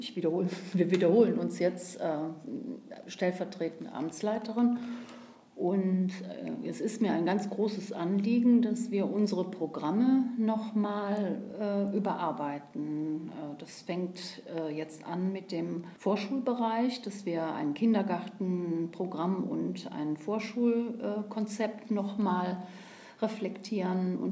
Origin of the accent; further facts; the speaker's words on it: Cologne, North Rhine-Westphalia, Germany; Dann würde ich mir als Kölnerin mal wünschen, dass alle Kölner im nächsten Jahr mal ins Museum kommen